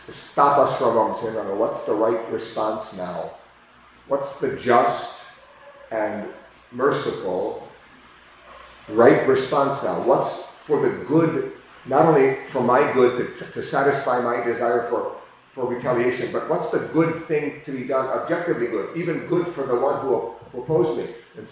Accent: Minnesota, United States; I heard some very tragic news from my home state, Minnesota.

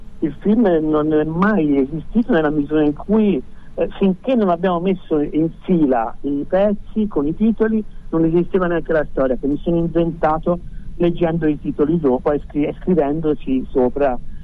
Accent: Pisa, Tuscany, Italy; siamo toscani nella misura in cui io vengo da Pisa

